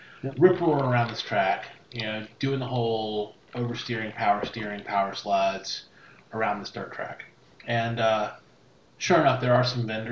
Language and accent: English; Connecticut, United States; I did. I'm from Connecticut.